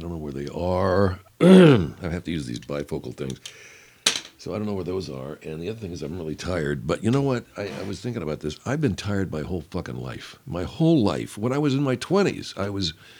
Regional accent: Arcadia, California, United States; I grew up in Arcadia, Pasadena, that area, about 13 miles from downtown L.A. and not much further from Hollywood.

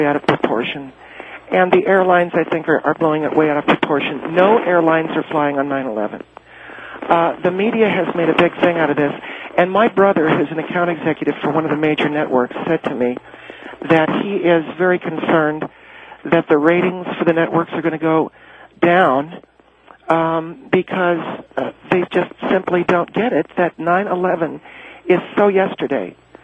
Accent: United States; we really are, as American people, we're very past that, Phil.

